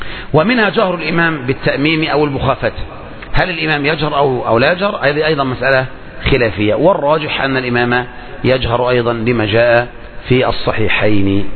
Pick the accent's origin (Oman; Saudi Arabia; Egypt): Egypt; يعني عند عوام الناس عندنا في مصر وإلا بقى أنت تروح المملكة